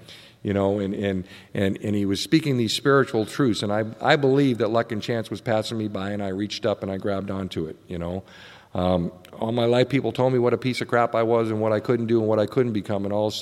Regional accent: Boston, Massachusetts, United States; I grew up in Boston, one of the most racial capitals in the country in the 70s. We had forced busing and stuff.

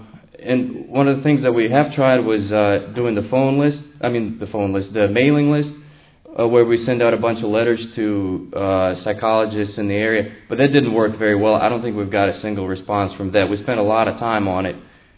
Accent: Blacksburg, Virginia, United States; I'm from Blacksburg. I live in Blacksburg, Virginia.

